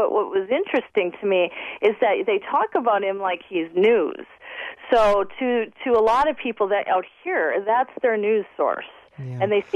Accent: Wisconsin, United States; to get strong conservative talk radio in northwestern Wisconsin, which, by the way, I grew up in. I grew up there in Rusk County.

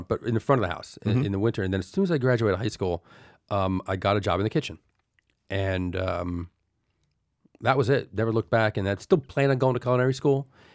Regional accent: Elizabeth, New Jersey, United States; First off, I grew up in Elizabeth, New Jersey, and this was in Clark, New Jersey.

